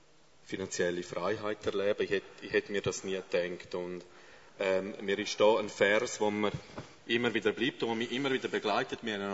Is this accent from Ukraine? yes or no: no; St. Gallen, Switzerland; accent: Graubünden; Ihr fragt euch vielleicht, wieso redet ihr da vorne wie ein Bündner? Ich bin auch ein St. Galler.